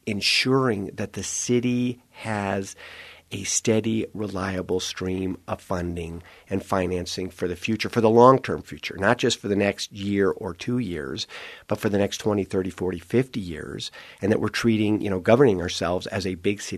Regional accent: Denver, Colorado, United States; But since I have lived in Colorado most of my life, I grew up in North Denver.

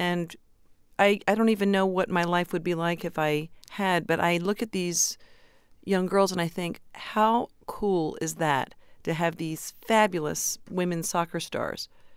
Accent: Westfield, New Jersey, United States; now in New York City, United States; Great memories growing up in Westfield, New Jersey

